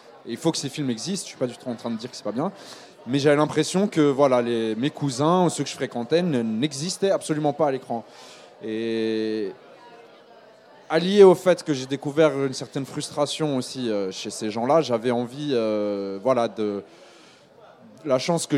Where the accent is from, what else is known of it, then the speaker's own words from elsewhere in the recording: Lausanne, Vaud, Switzerland; je suis né à Lausanne, j'ai grandi à Lausanne, ma maman est suisse, mon père est algérien.